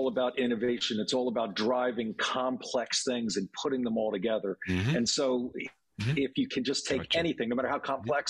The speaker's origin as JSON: {"language": "English", "region": "Pennsylvania", "country": "United States", "tie": "born or raised there", "said": "we're out of a small town suburb outside of Philadelphia."}